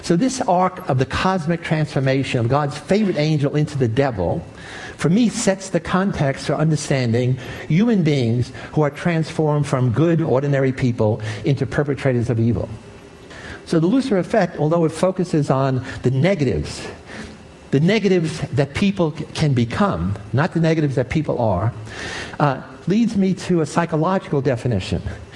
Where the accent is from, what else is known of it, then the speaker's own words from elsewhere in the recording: New York, United States; When I was a kid growing up in the South Bronx, inner city ghetto in New York